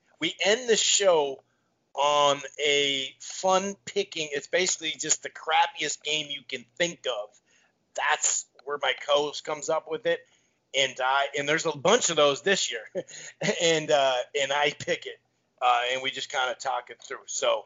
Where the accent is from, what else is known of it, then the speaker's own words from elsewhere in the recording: Minnesota, United States; So I'm from Minnesota. I'm a Gopher fan.